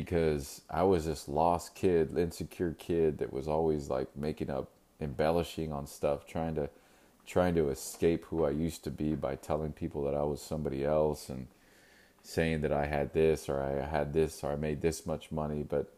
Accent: Corpus Christi, Texas, United States; But I mean, growing up in Corpus Christi, there was not much to do, right?

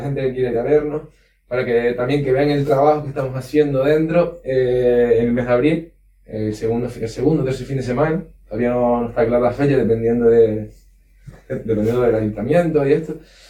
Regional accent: Canary Islands, Spain; No, pero yo soy de La Palma

